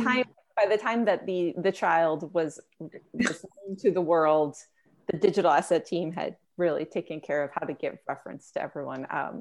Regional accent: Midwest, United States; I grew up in the Midwest, so I grew up going to Disney World, Walt Disney World a lot, and I love it.

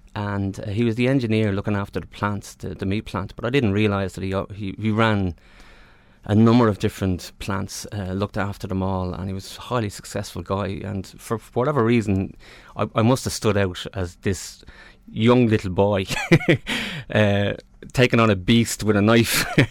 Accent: Sligo, Connacht, Ireland; also born or lived in Newcastle; we ended up in Sligo. And there was like six of us. So five boys and one girl.

